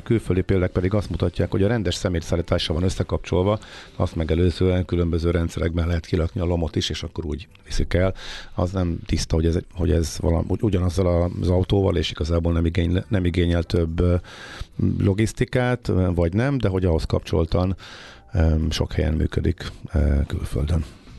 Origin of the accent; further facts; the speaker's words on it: Hungary; Magyarok vagyunk.